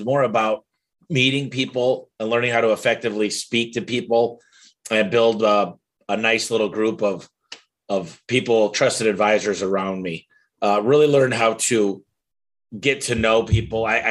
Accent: Michigan, United States; now in Arizona, United States; We're pretty big here in Arizona. I'm from Michigan.

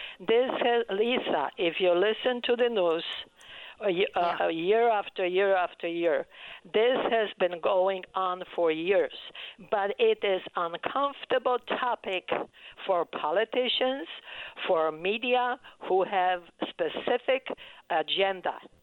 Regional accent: Poland; accent: Polish; English is a second language; moved away; Polish. Yes, you are hearing Polish.

